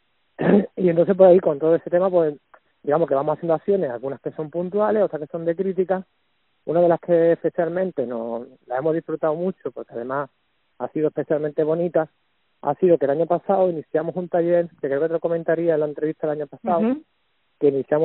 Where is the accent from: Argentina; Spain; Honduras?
Spain; Andalusia; somos la sartén de Andalucía, como nos conocen